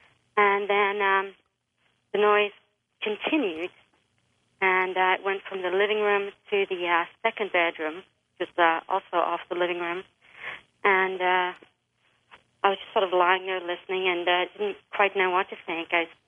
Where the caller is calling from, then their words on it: Arizona, United States; I'm calling from Arizona.